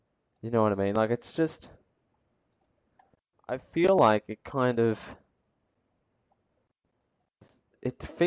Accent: Australia; Anyway, why? Because we are Australian.

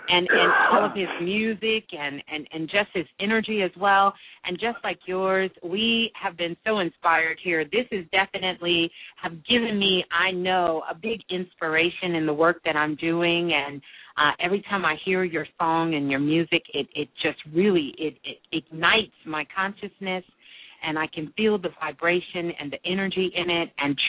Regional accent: Brooklyn, New York, United States; Originally Brooklyn, New York. I was born in Brooklyn, but I live

